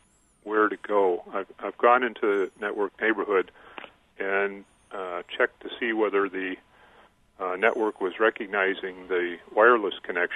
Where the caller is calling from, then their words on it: Villa Park, Illinois, United States; Hi. Yeah, I'm up in Villa Park, Illinois.